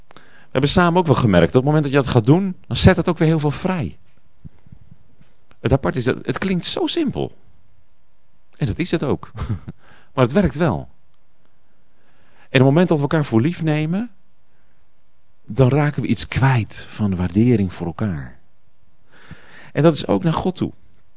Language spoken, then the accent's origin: Dutch; Netherlands; en wij als Nederlanders zijn daar best heel sterk